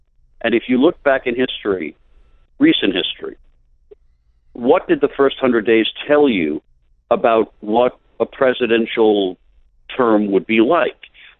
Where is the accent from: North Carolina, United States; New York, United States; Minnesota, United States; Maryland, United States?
New York, United States; born there; as a New Yorker by birth, as a Yankee fan by blood